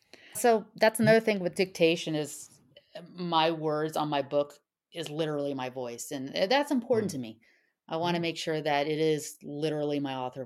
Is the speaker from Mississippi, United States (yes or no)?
no; California, United States; accent: SoCal; must be my SoCal accent.